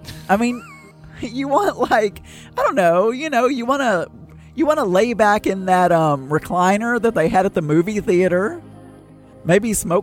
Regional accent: Arkansas, United States; I have always heard it pronounced Inya, but then again, I am from Arkansas, so I cannot say that we are the capital of pronunciation.

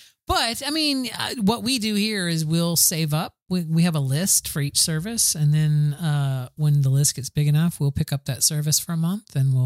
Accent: United States; Hey, I'm from America. We got you all beat.

